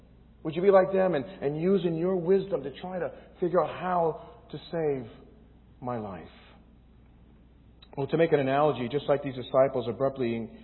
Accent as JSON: {"language": "English", "town": "New York City", "region": "New York", "country": "United States", "lives_now": "Northridge, United States", "said": "our family, when we came from New York City area, we experienced our very first earthquake in 1995."}